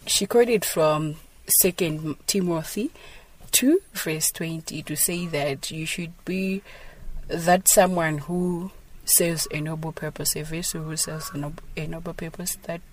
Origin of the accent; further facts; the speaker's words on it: Zomba, Southern Region, Malawi; I am from Zomba. I stay in Zomba